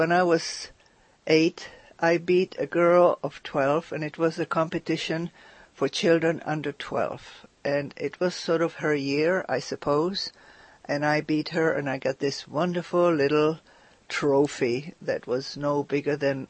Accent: Prague, Czechia; I was born in Prague, and very proud of that. And I was christened at Svatá Ludmila and lived on Vinohrady, which is known as Prague too.

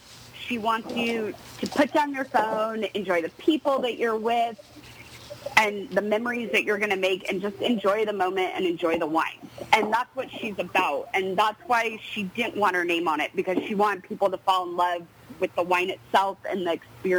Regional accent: Napa, California, United States; I am actually fourth generation Napa Valley. I was born and raised here in Napa, and oddly enough, I actually live in the house that I grew up in until I was 10 years old.

